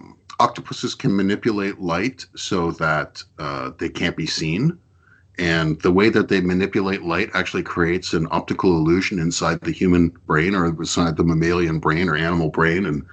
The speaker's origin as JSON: {"language": "English", "country": "Canada", "said": "as a Canadian"}